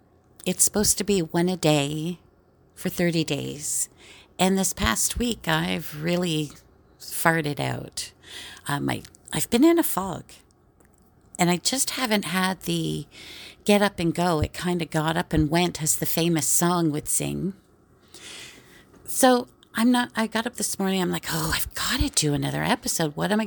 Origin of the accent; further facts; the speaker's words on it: Canada; Well, I am Canadian. My sweat should smell like maple syrup